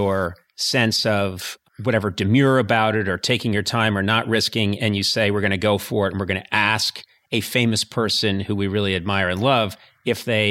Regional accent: Ireland; Nope, I'm Irish, and that's not going to happen.

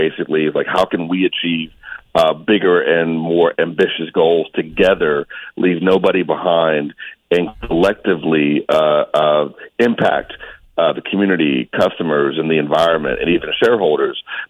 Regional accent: Pittsburgh, Pennsylvania, United States; born there; now in Charlotte, United States; So I'm in Charlotte, North Carolina now. Been a long, winding road to Charlotte. I was born in Pittsburgh.

